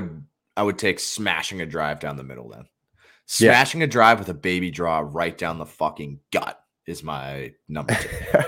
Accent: Massachusetts, United States; We're from Massachusetts. I can't smoke weed when I'm playing golf.

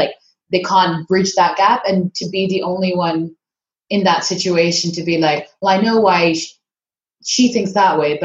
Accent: Brunei; now in London, United Kingdom; I've been living in London for 6 years. I'm Pakistani, but I was born and raised in Brunei

